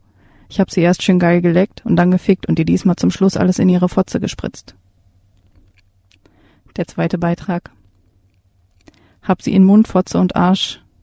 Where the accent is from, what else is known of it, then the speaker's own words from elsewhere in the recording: Bielefeld, North Rhine-Westphalia, Germany; Aber Prostitution wird auch in Bielefeld betrieben, da wo ich herkomme.